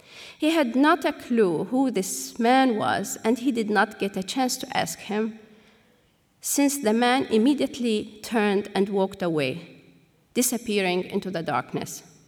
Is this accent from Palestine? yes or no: yes; Palestine; Growing up in Palestine in the 80s